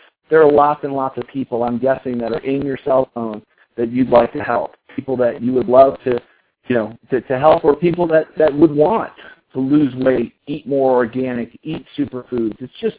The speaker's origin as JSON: {"language": "English", "region": "Colorado", "country": "United States", "said": "It's pretty rare that we have, I'm from Colorado, Marissa's from Colorado"}